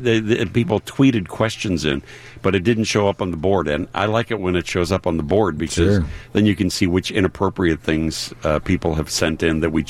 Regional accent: Puerto Rico; I'm also from Puerto Rico, that's why.

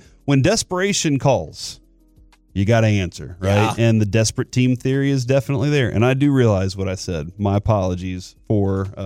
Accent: Manitoba, Canada; I grew up in Manitoba, even lived in Winter Pig.

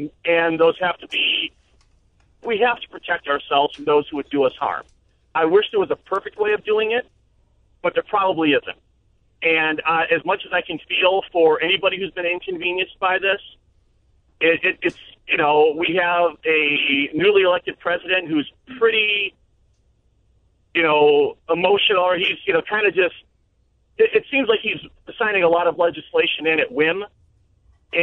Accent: United States; born there; And so, I mean, on some levels, yeah, I was born in America.

